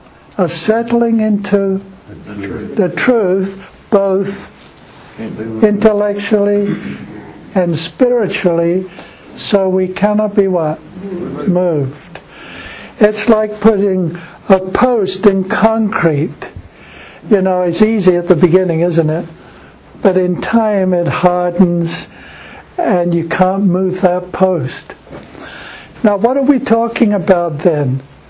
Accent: England, United Kingdom; moved away as an adult; now in United States; I grew up in England until I was 20. And then at the age of 20, I came across here to America to Southern Missionary College.

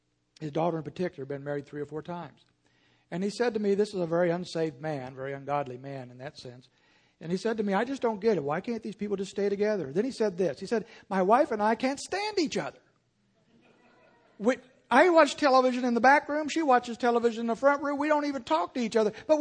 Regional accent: Indiana, United States; we'll visit back where I grew up in Indiana.

